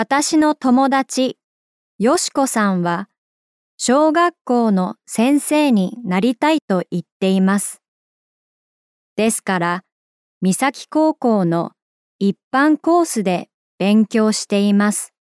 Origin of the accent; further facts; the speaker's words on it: United Kingdom; Japanese is a second language; でも私はイギリス人ですから日本でスコーンを食べてちょっとおかしいと思いました。